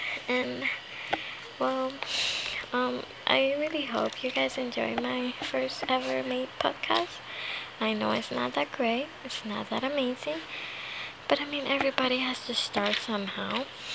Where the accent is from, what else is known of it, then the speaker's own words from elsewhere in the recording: Puerto Rico; now in Florida, United States; I'm from Puerto Rico, but I've been in Florida since 10 to 12 years, so yeah, I haven't really raised myself in Puerto Rico or anything. But yeah, we both know Spanish